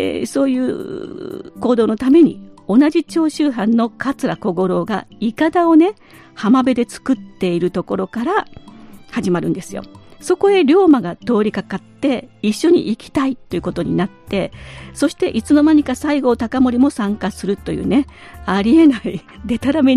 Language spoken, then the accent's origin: Japanese; Kochi, Japan; 私も坂本龍馬って同じね高知出身なんですよね。